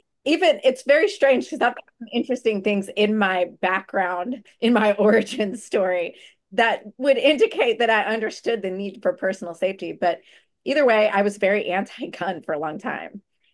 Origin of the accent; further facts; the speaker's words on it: Long Island, New York, United States; I'm from Long Island, New York.